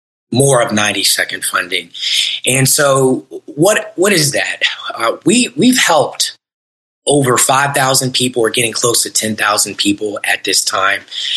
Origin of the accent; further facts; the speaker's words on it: Maryland, United States; also born or lived in Georgia; now in Delray Beach, United States; I was raised in Maryland, and from Maryland, I was went to Georgia, and that's when I did a lot of real estate